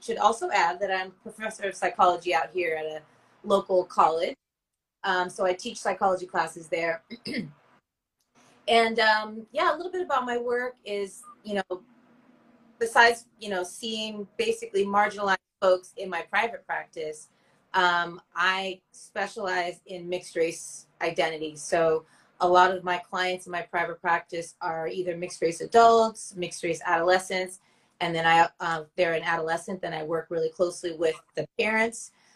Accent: California, United States; So my background is I am African American and Sri Lankan Tamil. And then I was born and raised in Cali, born by the beach. And I always say I'm a diehard Cali fanatic.

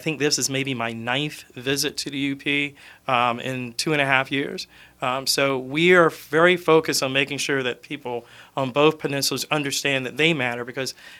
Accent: Florida, United States; also born or lived in Louisiana; I'm a native Floridian. I moved up here from Louisiana.

